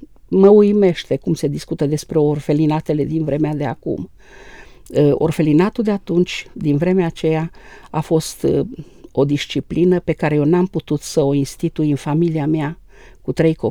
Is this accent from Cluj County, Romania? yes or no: yes; Feleac, Cluj County, Romania; Am copilărit la Feleac.